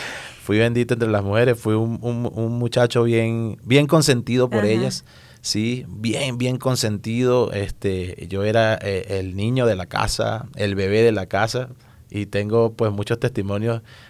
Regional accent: Maracay, Aragua, Venezuela; nací en una ciudad ubicada al norte de Venezuela llamada Maracay. Ajá. A una escasa una hora o una hora y 20 minutos de la capital de Caracas

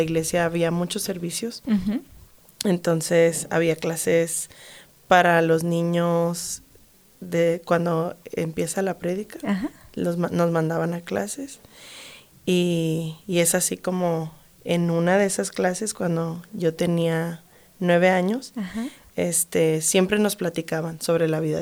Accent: Ciudad Juárez, Chihuahua, Mexico; yo soy de Ciudad Juárez, Chihuahua, en México.

